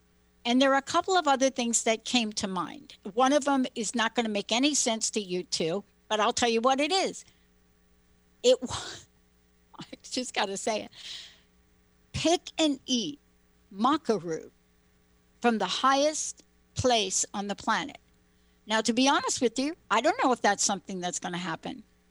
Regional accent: New York City, New York, United States; also born or lived in New Jersey; I'm a kid from New York. I'm a girl from the Bronx. I'm a kid that grew up in the projects. You know, I didn't even know there was grass till we moved to New Jersey.

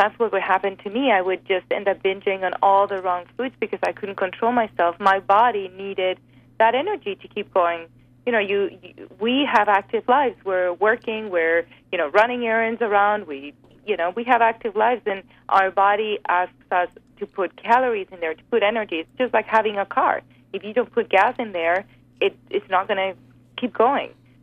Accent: Spain; moved away; Well, you know, growing up in Spain, I grew up on the Mediterranean diet and I never had a problem with weight.

